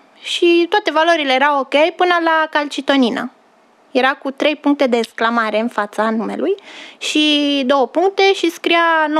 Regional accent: Romania; el știa că eu nu eram din România și nu aveam asigurare, nu aveam card de sănătate, eu eram turist în țara mea.

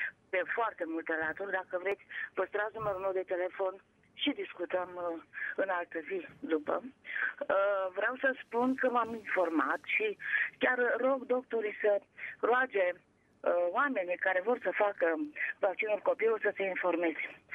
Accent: Bucharest, Romania; sunt din București, am 60 de ani.

